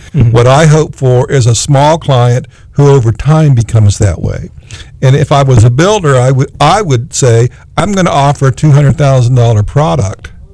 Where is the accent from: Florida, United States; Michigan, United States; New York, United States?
Florida, United States; Me because I grew up in Palm Beach County